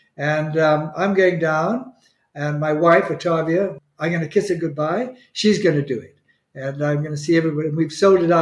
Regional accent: Botswana; I think Botswana, when I combine it, I grew up really in Botswana.

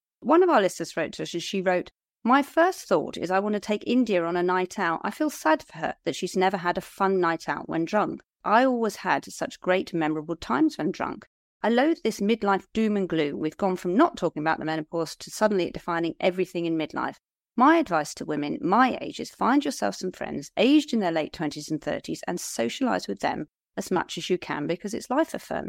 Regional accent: Liscard, North West England, United Kingdom; they're based in my hometown of Liscard

